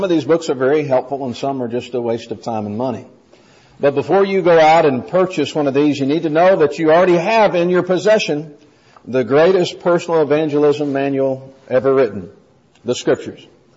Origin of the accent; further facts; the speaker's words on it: Bowling Green, Kentucky, United States; I grew up in Bowling Green, Kentucky, and that's where my mother still lives.